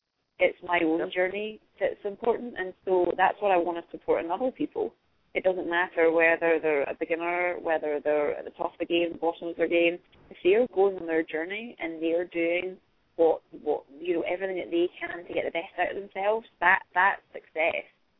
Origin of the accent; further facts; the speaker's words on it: Scotland, United Kingdom; I capitalise on the fact that I'm Scottish